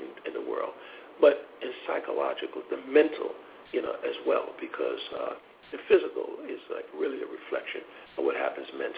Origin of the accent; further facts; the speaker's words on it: New York, United States; Well, you know, I'm only like 17. I'm from New York. You never tell somebody 17 from New York, you better not do this